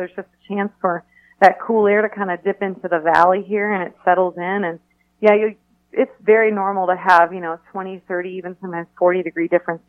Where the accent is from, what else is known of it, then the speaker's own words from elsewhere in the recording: Arizona, United States; Well, I grew up here in Arizona. That's where I'm calling from today. We still live out here.